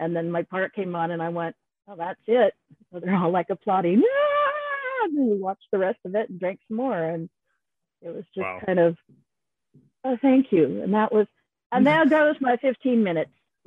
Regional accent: Seattle, Washington, United States; from Seattle.

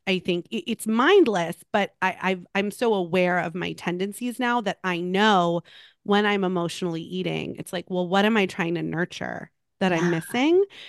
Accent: Los Angeles, California, United States; I grew up in Los Angeles, and so we don't have like seasons.

